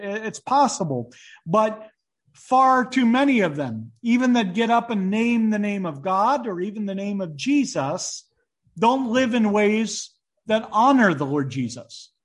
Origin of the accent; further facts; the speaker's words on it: United States; since I'm American, I'll just go